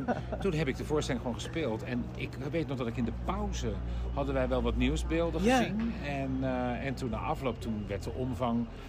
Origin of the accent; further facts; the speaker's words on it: South Holland, Netherlands; born there; En hij komt natuurlijk uit Helvoet Sluis, vlakbij waar ik geboren ben.